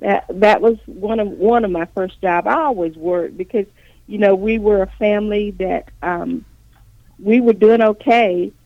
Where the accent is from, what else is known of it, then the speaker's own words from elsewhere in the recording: Columbus, Georgia, United States; I was born and raised right here in Columbus, Georgia. I attended the public schools of Columbus from 1966, graduate of Spencer High School.